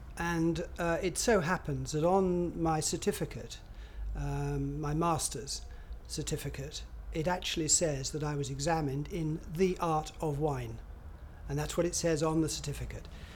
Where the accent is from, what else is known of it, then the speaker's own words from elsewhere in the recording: Dorking, South East England, United Kingdom; I'm from Dorking and I was born on the 26th of May 1944.